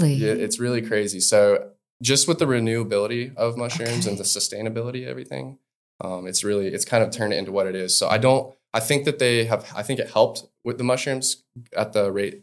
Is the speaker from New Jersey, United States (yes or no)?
no; Valparaiso, Florida, United States; So I'm from Valparaiso, which is across the bay from Destin. My family's been there since, I want to say, the early 40s.